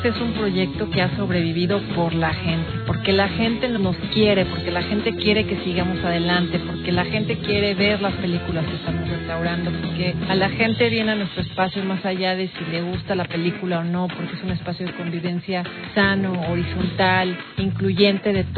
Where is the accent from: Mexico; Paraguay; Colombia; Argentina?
Mexico; Tepoztlán, Morelos; las personas que somos más sencillas de Tepoztlán